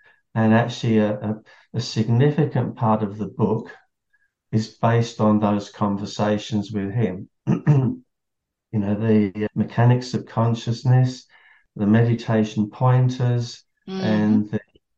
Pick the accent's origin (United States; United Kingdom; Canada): United Kingdom; England; moved away as an adult; now in Australia; I grew up in the Church of England. I grew up in England, actually.